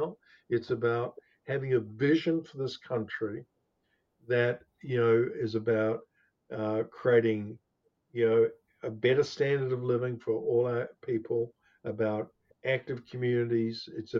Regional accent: Australia; being an Australian and seeing how, you know, people rallied together

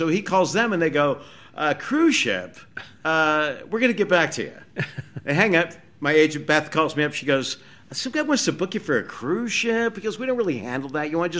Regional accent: California, United States; I grew up in Southern California.

